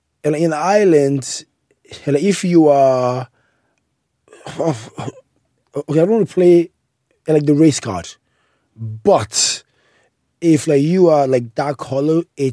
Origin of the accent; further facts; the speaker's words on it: Nigeria; And then I said, hey, I'm Nigerian.